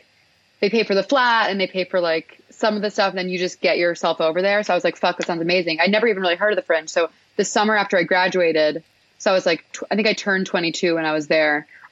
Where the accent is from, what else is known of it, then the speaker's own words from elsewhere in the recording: Houston, Texas, United States; Yeah, I mean, I grew up doing like musical theater. I'm from Houston.